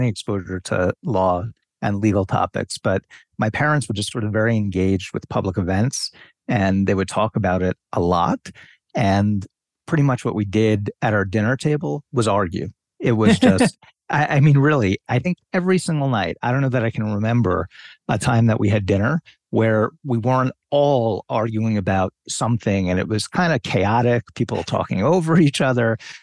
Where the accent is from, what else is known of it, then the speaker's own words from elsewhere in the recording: Queens, New York, United States; also born or lived in Long Island; So I grew up in Queens and then Long Island.